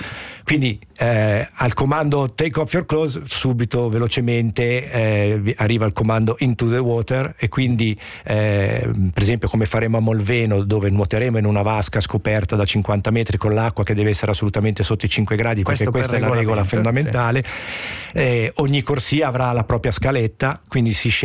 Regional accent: Genoa, Liguria, Italy; essendo genovese con mamma camoglina, avendo casa a Recco

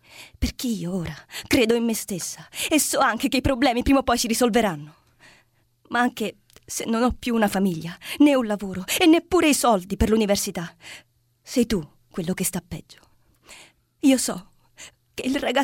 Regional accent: Catanzaro, Calabria, Italy; also born or lived in Scafati; Nata a Scafati, vissuta per 20 anni a Catanzaro, vabbè, non esageriamo. E poi per 10 anni a Napoli adesso.

